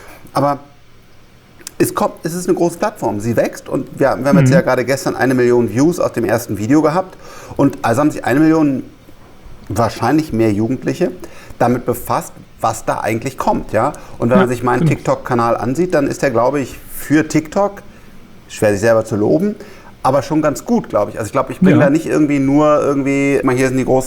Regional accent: Rhineland, Germany; Und ich bin Rheinländer

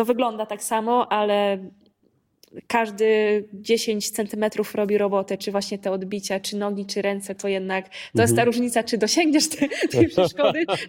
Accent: Tricity, Pomeranian Voivodeship, Poland; Ja jestem z Trójmiasta.

